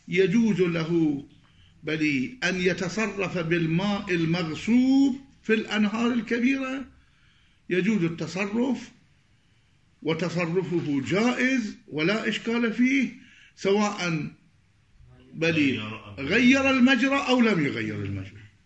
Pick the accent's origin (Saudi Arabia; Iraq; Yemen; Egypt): Iraq; عندنا بالعراق يسمون برجوازيين، هنا يسمون فؤدال